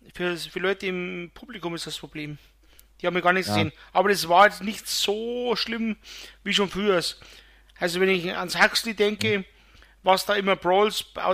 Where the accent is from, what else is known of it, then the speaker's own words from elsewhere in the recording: Bavaria, Germany; Also dem hat es, wie man bei uns in Bayern sagt, schon richtig gestunken, dass er verloren hat.